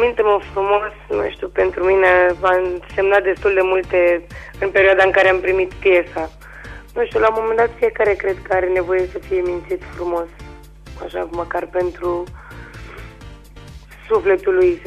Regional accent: Deva, Hunedoara County, Romania; also born or lived in Galați; Nu sunt originară din Galați, sunt originară din Deva.

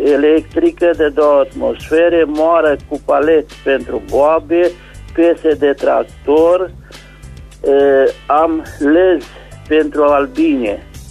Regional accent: Bocșa, Caraș-Severin, Romania; din Bocșa.

